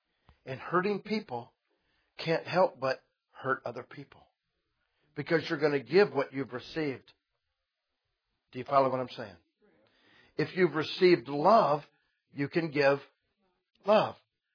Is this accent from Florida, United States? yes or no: yes; Florida, United States; I'm just telling you, I'm from Florida, and man, you just walk over and you pick up a handful of sand